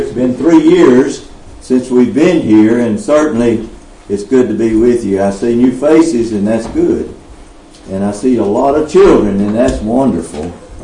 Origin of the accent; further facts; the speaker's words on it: Alabama, United States; now in Moscow, United States; So I'm from Alabama, I'm from the South, and homosexuality is still this way down there.